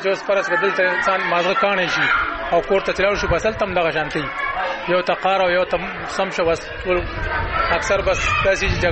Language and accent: Pashto; Wardak, Afghanistan; زه د وردګ یم